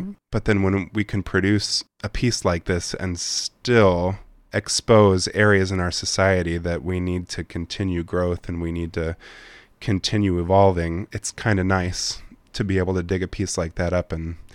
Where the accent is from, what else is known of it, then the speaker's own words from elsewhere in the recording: Fort Wayne, Indiana, United States; also born or lived in New York; I'm from Fort Wayne, and I'm a product of the Fort Wayne theater community. I grew up on the stages of the Civic Theater and First Pres, and I attended Ball State University as a theater major.